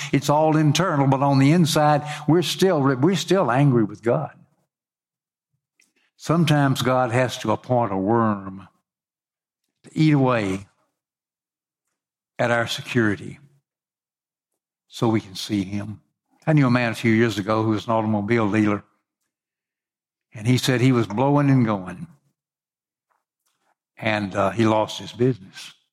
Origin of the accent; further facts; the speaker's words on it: Memphis, Tennessee, United States; I said, hey, I'm from Memphis. You know, I know about summer heat. I know about humidity.